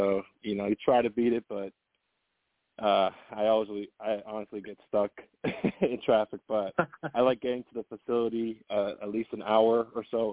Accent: Hawaii, United States; I grew up in Hawaii, and so volleyball is another top sport over there.

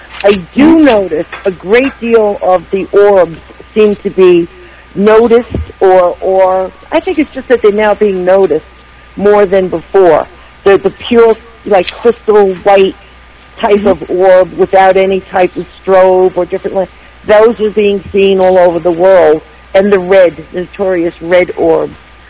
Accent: Ireland; because I'm Irish, of course.

